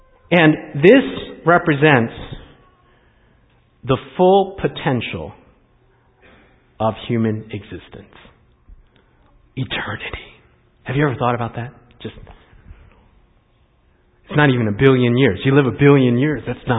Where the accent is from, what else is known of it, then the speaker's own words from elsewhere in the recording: Washington, District of Columbia, United States; born there; Now, I'm the son of Korean immigrants. I was born in Washington, D.C. My parents came to this country from Korea, went to a Korean church.